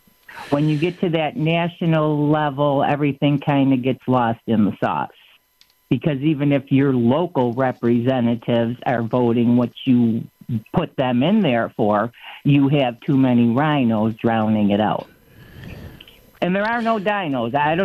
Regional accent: Buffalo, New York, United States; I'm originally from South Buffalo.

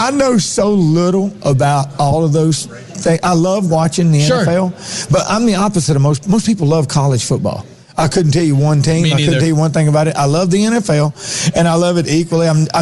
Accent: Nashville, Tennessee, United States; You know, I grew up in I was born in Nashville, so we never had a team.

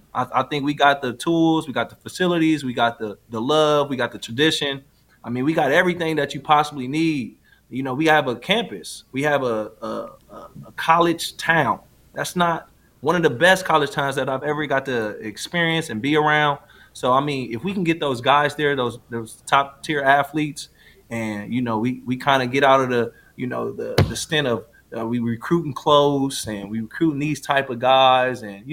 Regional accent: Wisconsin, United States; And I mean, when I was being recruited from Wisconsin, Fickell was at Ohio State, and he used to always come in and to our high school and recruit

